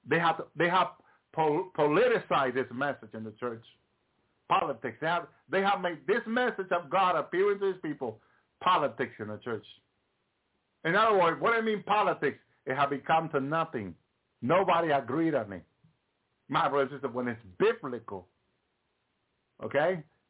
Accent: Massachusetts, United States; One of our prophets in the church where I grew up in Massachusetts

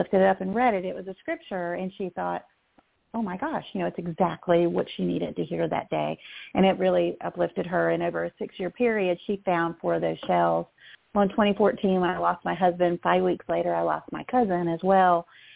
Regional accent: Virginia Beach, Virginia, United States; And I grew up in the Virginia Beach, Norfolk area, so we had a huge military presence around there.

